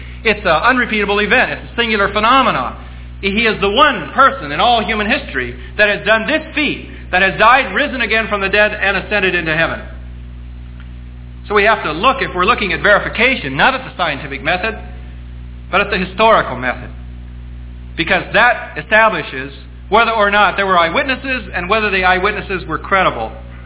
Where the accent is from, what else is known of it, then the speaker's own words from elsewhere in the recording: Merced, California, United States; born there; a signature by a physician on it that I was born in Merced, California, September the 1st, 1941.